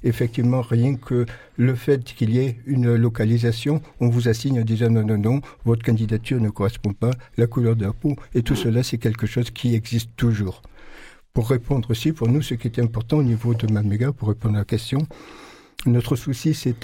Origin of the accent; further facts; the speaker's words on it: Marseille, Provence-Alpes-Côte d'Azur, France; comme heureusement j'étais de Bisserine, donc je connaissais un peu le public et non seulement les quartiers, puisque venant de là